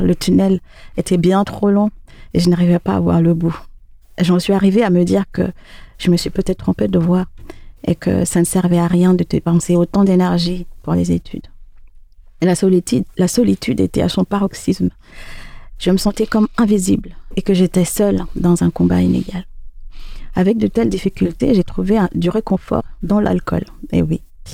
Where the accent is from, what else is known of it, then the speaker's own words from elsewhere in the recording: France; moved away as an adult; Alors je suis partie de la France pour un pays complètement étranger pour moi